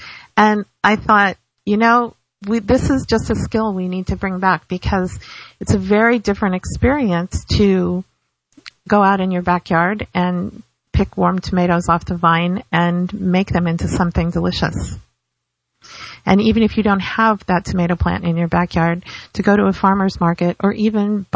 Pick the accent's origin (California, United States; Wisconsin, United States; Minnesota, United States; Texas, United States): California, United States; When I moved here to Florida, I come from California, from the San Francisco Bay Area.